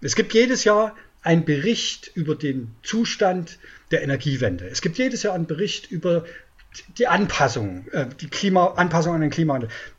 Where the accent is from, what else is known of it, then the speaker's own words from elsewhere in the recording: Brandenburg, Germany; Ich bin Brandenburger, ich liebe den Wald.